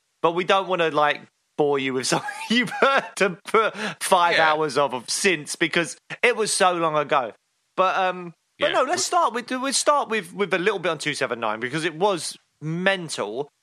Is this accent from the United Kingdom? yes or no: yes; United Kingdom; And also, in British comedy, we don't improvise as much as in American comedies.